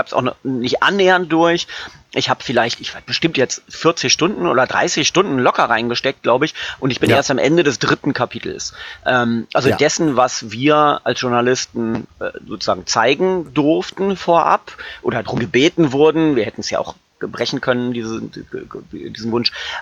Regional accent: Lower Saxony, Germany; born there; einem gebürtigen Niedersachsen

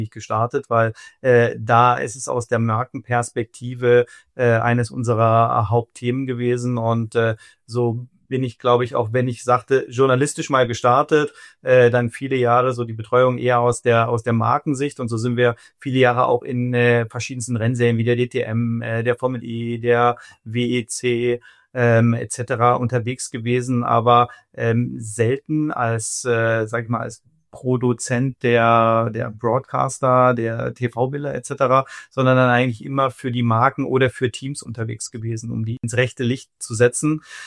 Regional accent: Munich, Bavaria, Germany; wir beide aus München kommen

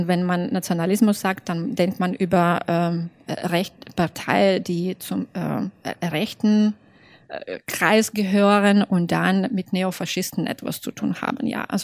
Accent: Belarus; first language Russian; German is a second language; dass also meine erste Sprache war russische Sprache, ja, obwohl wir sind alle bilingue in Belarus. Aber ich würde nie sagen, dass meine Muttersprache ist Russisch.

